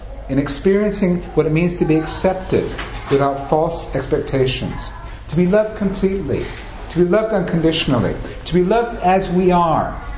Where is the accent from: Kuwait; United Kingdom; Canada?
United Kingdom; England; also born or lived in Germany / Italy; now in United States; I'm born in Germany, grew up in England, I'm an American, 10 years in Italy.